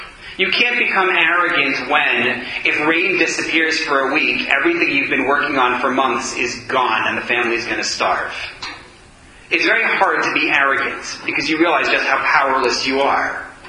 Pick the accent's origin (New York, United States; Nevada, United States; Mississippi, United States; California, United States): New York, United States; I grew up in New York